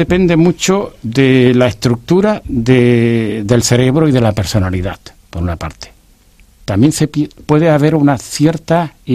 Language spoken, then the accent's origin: Spanish; Andalusia, Spain; yo soy andaluz y yo prácticamente ha sido un humor continuo durante mi infancia y durante mi juventud.